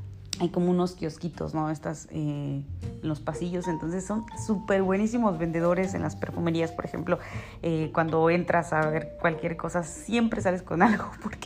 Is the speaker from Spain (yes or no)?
no; Mexico; en nuestro caso, como mexicanos, yo no sé en Latinoamérica, pero en México, pues es quincenal